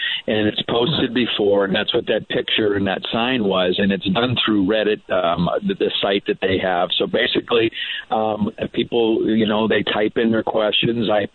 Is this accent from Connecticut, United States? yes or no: yes; Colchester, Connecticut, United States; I had a person reach out from Colchester, Connecticut, my hometown, and just said, hey, wanted to say hello